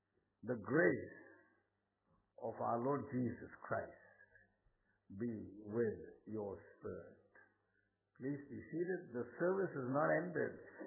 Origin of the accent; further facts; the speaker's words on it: Pune, Maharashtra, India; I grew up in Bishop School, Pune.